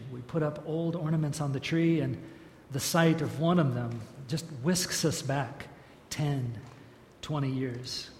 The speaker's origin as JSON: {"language": "English", "region": "Idaho", "country": "United States", "tie": "born or raised there", "said": "It was new to me, and I grew up in Idaho. I know mashed potatoes"}